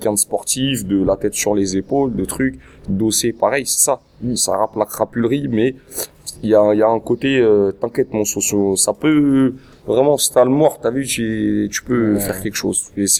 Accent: Val-de-Fontenay, Île-de-France, France; Moi, je suis de Val-de-Fontenay, lui, il est de Montreuil. Donc, on est collés.

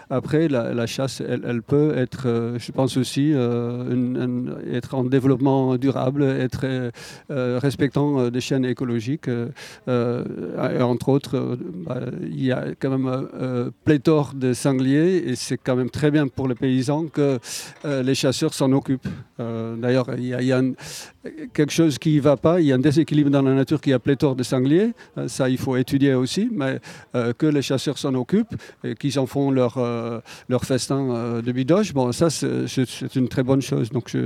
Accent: Netherlands; Bon, moi, je suis des Pays-Bas où j'ai toujours vu nicher autour de moi les huîtres épis

